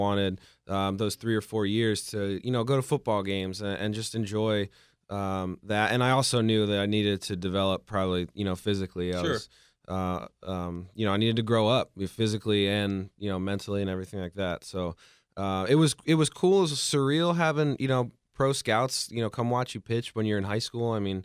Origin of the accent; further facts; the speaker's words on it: New Jersey, United States; Yeah, no, growing up in New Jersey, the goal was everybody wants to go, you know, south and play in the ACC or the SEC